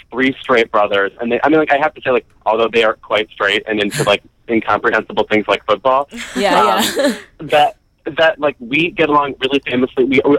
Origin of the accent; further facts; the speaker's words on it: Illinois, United States; I knew nobody who was gay in my hometown. Like, it's a very small suburb of Chicago, a mysteriously conservative one.